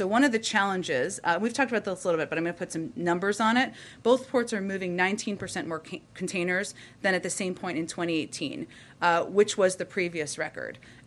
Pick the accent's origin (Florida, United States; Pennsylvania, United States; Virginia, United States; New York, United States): Virginia, United States; Arlington; I can confirm that the president is going to Arlington later this evening, and that is my hometown as well